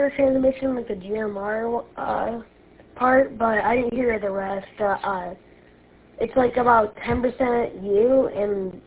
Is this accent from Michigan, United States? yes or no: yes; Michigan, United States; I said the yes, I am from Lapeer County.